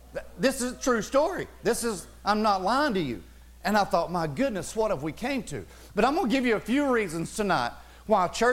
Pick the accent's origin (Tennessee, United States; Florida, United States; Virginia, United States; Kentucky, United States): Tennessee, United States; Bucks Pocket; listen, I'm from Bucks Pocket, Tennessee. Anybody ever heard of Bucks Pocket, Tennessee?